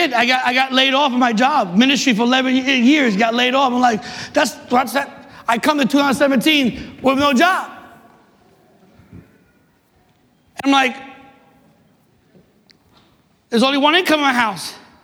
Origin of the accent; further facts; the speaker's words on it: Brooklyn, New York, United States; also born or lived in Staten Island / Manhattan; to Staten Island, all right? For 15 years. That's how we sound in Staten Island. For 15, and then born and raised in Brooklyn. Brooklyn, that's my place. And then Manhattan for 2 years.